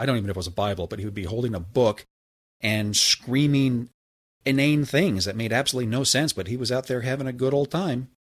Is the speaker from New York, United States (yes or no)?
no; Santa Monica, California, United States; From personal experience growing up in West Los Angeles, Santa Monica, there's a huge homeless population